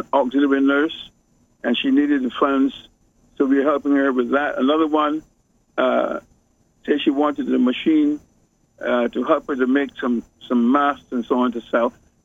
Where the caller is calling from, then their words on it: Brooklyn, New York, United States; Yeah, from Brooklyn, New York. I'm calling from Brooklyn, New York.